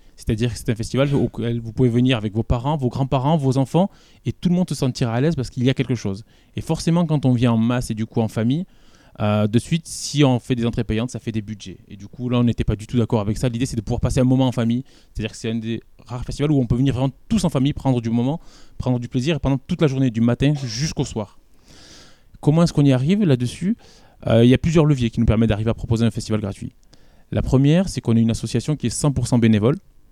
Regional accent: Marvejols, Occitanie, France; En fait, je suis né à Marvejols, j'ai grandi à Marvejols.

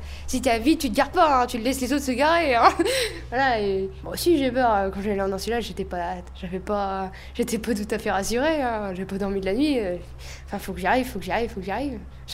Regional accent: Coutances, Normandy, France; also born or lived in Cambernon; Moi, c'est chez moi ici, Coutances. J'ai tout fait à Coutances. Je suis née à Coutances. Je suis au lycée, collège, BTS. Je suis tout fait à Coutances. Ah non, primaire, c'était chez moi, à Cambernon. Mais... à Cambernon, c'est ma ville

